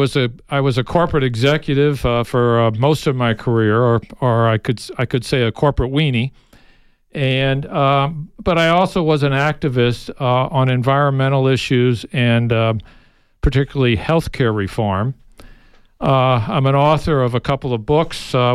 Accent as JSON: {"language": "English", "town": "St. Louis", "region": "Missouri", "country": "United States", "tie": "born or raised there", "also_born_or_lived": "San Antonio / Chicago / New York / Phoenix", "lives_now": "Tucson, United States", "said": "I was born and raised in St. Louis. I lived in the barrio of San Antonio. I lived for 10 years in Chicago. I lived for another 10 years in Metro New York, also in Phoenix, Scottsdale, and for the last 7 years in Tucson."}